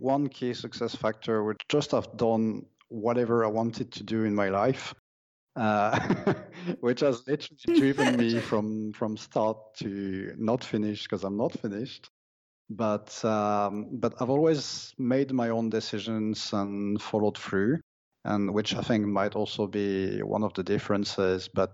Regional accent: Brittany, France; I come from Brittany in France, where I think the highest mountain is actually a hill, which must be 300 meters high.

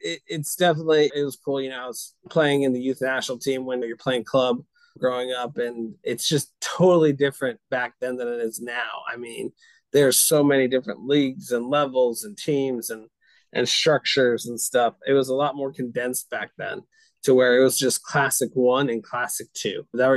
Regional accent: Texas, United States; I grew up in North Texas. I played club soccer like everybody else, right?

